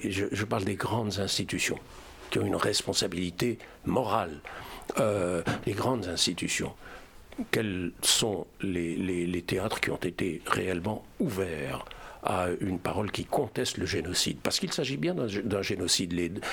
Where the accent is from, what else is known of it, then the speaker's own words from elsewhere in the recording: France; Alors, je ne vais pas prendre de précaution, mais je suis français.